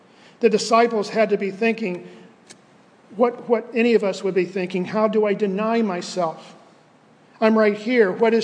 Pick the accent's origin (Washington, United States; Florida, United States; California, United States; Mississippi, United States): Florida, United States; Growing up in Central Florida years ago, you could take a country drive and there would be miles and miles of citrus groves.